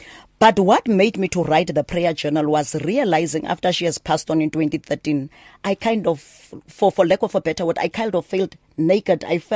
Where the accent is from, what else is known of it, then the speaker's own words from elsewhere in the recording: Kimberley, Northern Cape, South Africa; is a child of God. I was born and bred in Kimberley, Northern Cape, and in Wordgap.